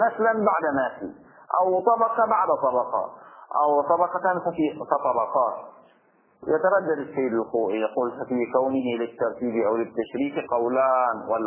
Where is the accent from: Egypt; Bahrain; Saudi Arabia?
Bahrain; يريد الإعم من الذكور والإناث في عرفنا في البحرين هكذا